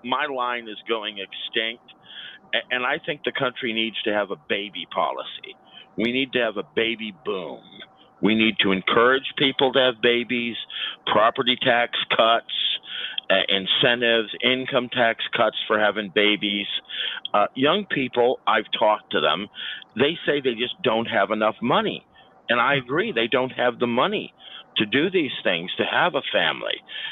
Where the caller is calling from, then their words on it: Quebec, Canada; Hi, this is … from the South Shore of the St. Lawrence Seaway.